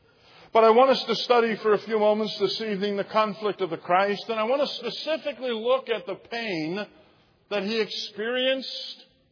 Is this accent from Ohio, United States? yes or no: no; Philadelphia, Pennsylvania, United States; I'm from the Philadelphia metropolitan area, and could you imagine coming up out of Delaware County on 95